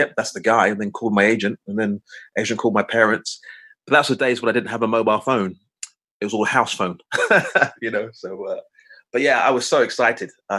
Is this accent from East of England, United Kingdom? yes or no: yes; Loughton, East of England, United Kingdom; I'm from Essex. So I got the Central Line back to Loughton.